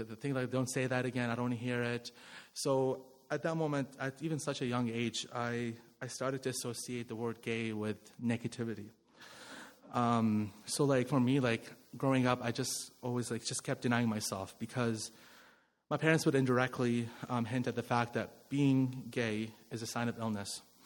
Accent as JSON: {"language": "English", "country": "Iraq", "tie": "born or raised there", "said": "I was born in Iraq in 1987. My whole life growing up, I knew I was different."}